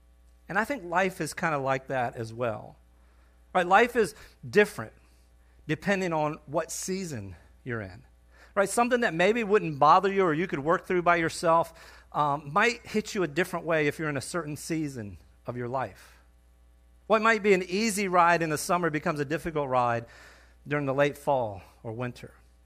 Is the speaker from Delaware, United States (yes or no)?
yes; Delaware, United States; I wasn't familiar with this route like I was, say, to go to my hometown in Delaware earlier in the year.